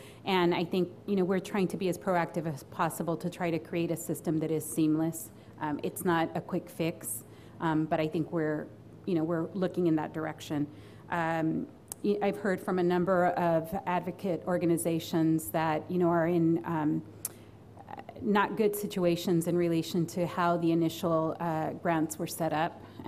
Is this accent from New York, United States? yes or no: no; California, United States; You know, as someone who's been born and raised in the Central Valley, yes, those 400 people in a rural community matter.